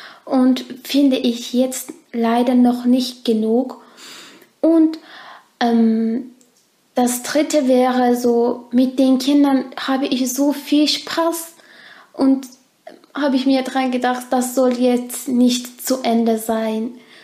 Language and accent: German; Turkey; gerne, warum nicht in der Türkei, in meinem Heimatland